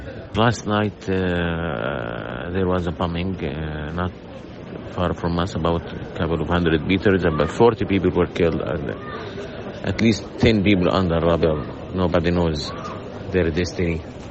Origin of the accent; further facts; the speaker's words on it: Jabalia, Gaza Strip, Palestine; now in Deir al-Balah, Palestine; Basically, I'm from Jabalia and I fled. I didn't escape because of bombing. I escaped because of shortage of water and food. Now I'm in the middle areas of the Gaza Strip, in Deir al-Balah, in Maghazi